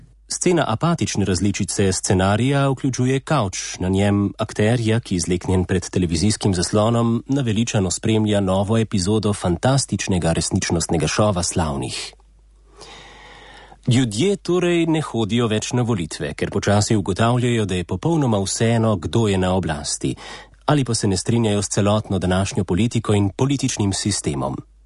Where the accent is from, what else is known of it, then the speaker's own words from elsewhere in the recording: Ljubljana, Central Slovenia, Slovenia; born there; Kot rojen Ljubljančan sem tudi sam vesel